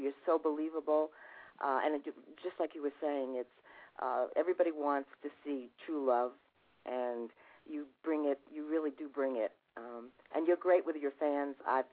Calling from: Memphis, Tennessee, United States; I'm calling from Memphis, Tennessee.

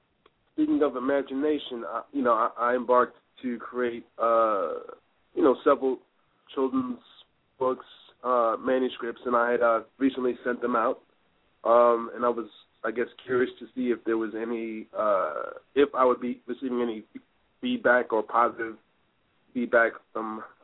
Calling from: New York, United States; New York.

